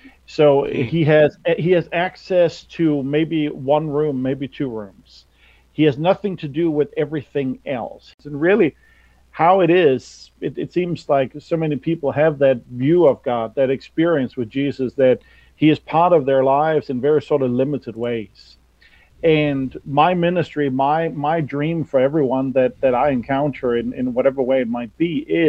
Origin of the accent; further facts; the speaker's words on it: Denmark; I grew up in Denmark, so in Northern Europe. So Denmark, the small little kingdom, 6 million people, part of Scandinavia up there in the northern part of Europe. And I was blessed to grow up in a Christian home